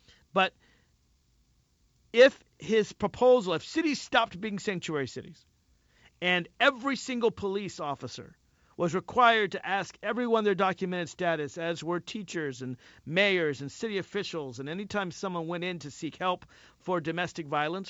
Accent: United States; And as an American, I'm glad to know it won't pass.

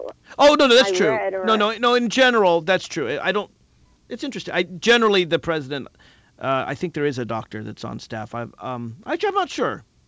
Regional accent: Virginia, United States; And I guess I'll end by putting in a plug for my home state of Virginia.

